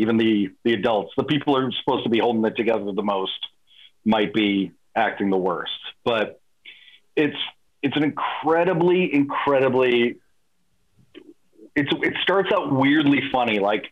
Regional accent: Boston, Massachusetts, United States; but I'm not comfortable because I'm from Boston, that I have to kind of.

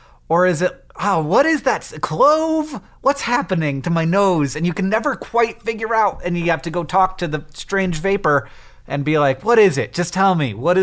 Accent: Netherlands; I'm from the Netherlands

